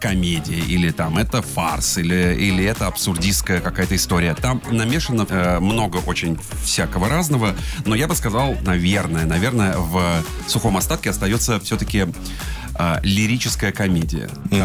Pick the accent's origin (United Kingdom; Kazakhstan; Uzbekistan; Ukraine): Uzbekistan; Tashkent; now in Moscow, Russia; я родом из Ташкента, и там понятно, что практически всегда солнечно, и в Новый год мы ходим в пиджаках, ходили, я живу в Москве уже довольно давно